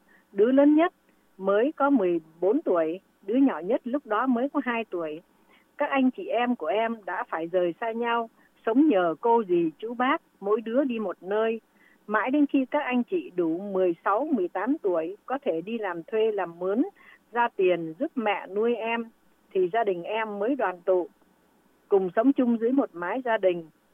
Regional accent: Central Vietnam, Vietnam; sinh trưởng miền Bắc, rồi sống ở miền Trung từ thời thơ ấu, đến đại học thì mới vào miền Nam. Thành ra là … là người của ba miền hết.

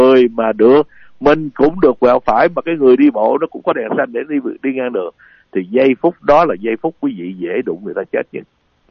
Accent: Southern Vietnam, Vietnam; Tại vì, xin lỗi, tôi dân miền Nam đó chị.

